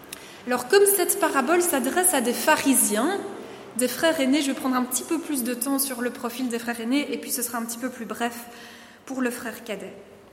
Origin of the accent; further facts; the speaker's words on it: Brussels, Belgium; chez nous à Bruxelles dans le Nord, c'est très très très cadencé